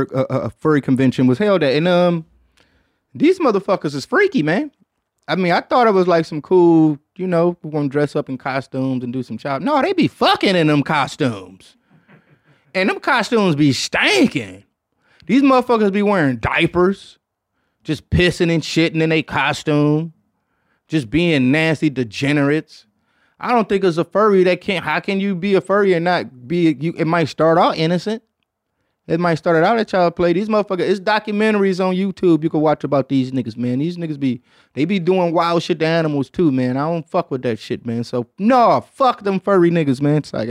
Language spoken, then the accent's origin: English; Detroit, Michigan, United States; You know, you can blow dope in Detroit too, man. So shots out to my hometown.